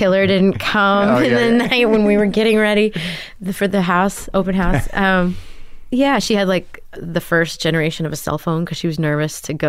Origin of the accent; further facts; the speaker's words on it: Texas, United States; You know, growing up in Texas, hearing all the stuff my grandparents were listening to in Oklahoma.